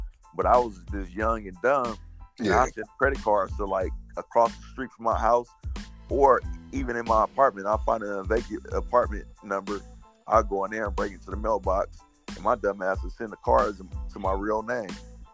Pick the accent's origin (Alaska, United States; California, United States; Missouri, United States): California, United States; Oakland; I'm from Oakland, born and raised in Oakland. I was raised in Funktown.